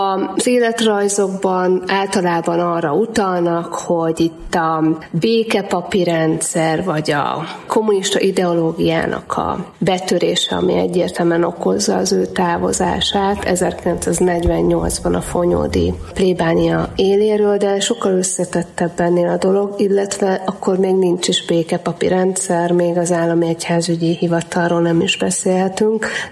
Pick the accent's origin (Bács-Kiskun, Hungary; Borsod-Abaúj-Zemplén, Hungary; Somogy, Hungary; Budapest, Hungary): Somogy, Hungary; ugye somogyiaknak minden, ami kicsit magasabb, az hegy, én is somogyi vagyok, és ezt mi így mondjuk